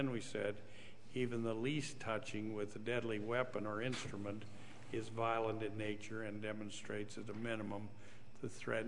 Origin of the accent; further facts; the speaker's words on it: Idaho, United States; I'm from Idaho and I don't say anything right